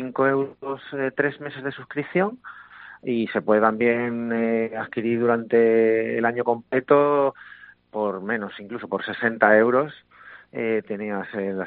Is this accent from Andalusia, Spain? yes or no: yes; Huelva, Andalusia, Spain; nosotros los pediatras, que somos de aquí, de Huelva